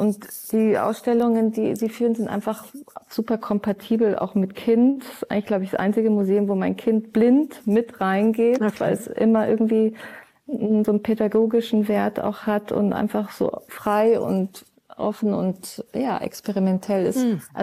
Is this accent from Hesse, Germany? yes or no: no; Munich, Bavaria, Germany; born there; als gebürtige Münchnerin muss ich meiner Heimat den Credit geben